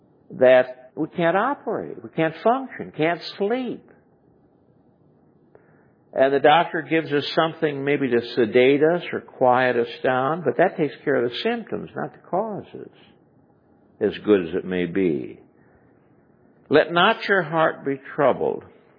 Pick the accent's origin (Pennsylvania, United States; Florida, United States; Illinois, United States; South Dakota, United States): Illinois, United States; Chicago; I come from Chicago area, and our great black singer was